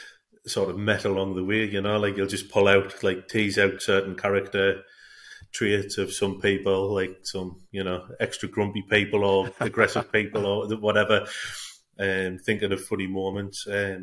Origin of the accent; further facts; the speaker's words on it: Sunderland, North East England, United Kingdom; So I am from Sunderland, which is in the northeast of England. It's not far under the Scottish borders. It's a nice enough town. It's very sort of working class, blue collar.